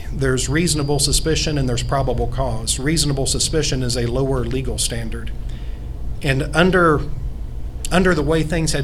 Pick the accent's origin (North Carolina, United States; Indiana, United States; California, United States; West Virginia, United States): Indiana, United States; I'm from Howard County, Indiana.